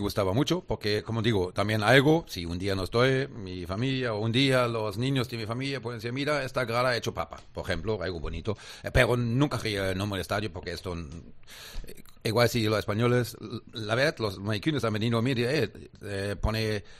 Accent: Germany; por favor, yo soy alemán

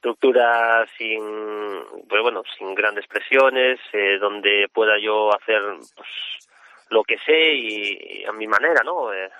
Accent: Galicia, Spain; muy poquitas veces corrí en Galicia y nunca lo había hecho pasando por mi pueblo

